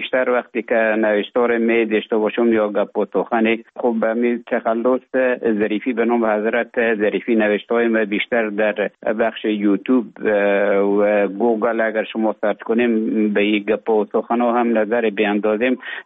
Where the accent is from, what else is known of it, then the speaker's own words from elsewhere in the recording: Afghanistan; moved away as an adult; also born or lived in Russia; now in Finland; تا زمانی که ببخشن طالبو آمدن من در افغانستان بودم. بعد از ای که از افغانستان طالبو آمدن به اوج گذاره محکمه که مشکل بود و آمدم به طرف های روسیه و از روسیه آمدم به ایجه به فنلاند.